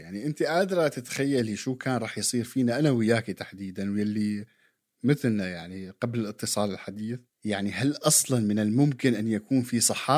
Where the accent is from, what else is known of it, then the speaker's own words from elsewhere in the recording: Syria; وهذيك الفتره كانت صعبه جدا علينا يعني كسوريين